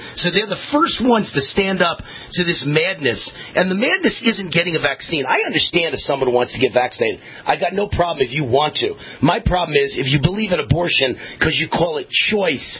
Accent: Mount Vernon, New York, United States; all-around great guy from Mount Vernon, New York, my hometown.

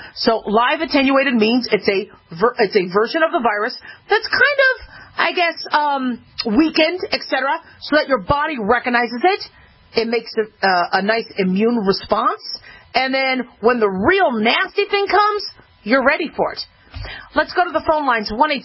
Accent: Las Vegas, Nevada, United States; three new cases of measles have been confirmed in Las Vegas. This is my hometown.

